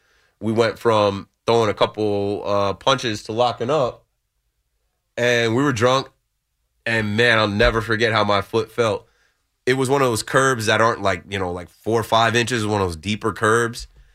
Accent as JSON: {"language": "English", "region": "New York", "country": "United States", "said": "I mean, I'm no Knicks fan, but I am a New Yorker"}